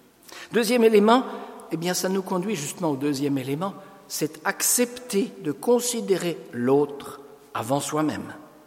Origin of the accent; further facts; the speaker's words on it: Grand Est, France; vous savez tous que je suis un Alsacien.